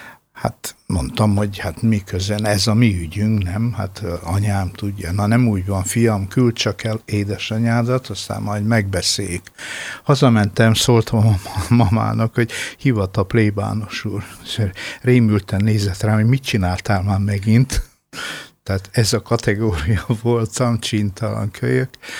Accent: Oradea, Bihor, Romania; itt a Várad-Velencei templomban, mert oda ott születtem, oda valósi vagyok

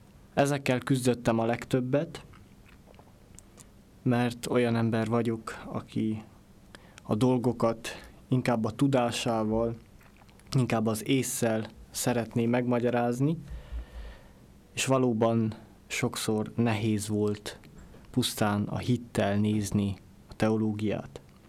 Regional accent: Lăzarea, Harghita, Romania; gyergyószárhegyi származású vagyok

